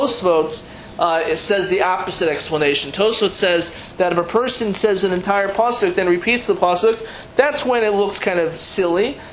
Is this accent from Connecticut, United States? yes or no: yes; New London, Connecticut, United States; born there; In my community, in where I was born in New London, Connecticut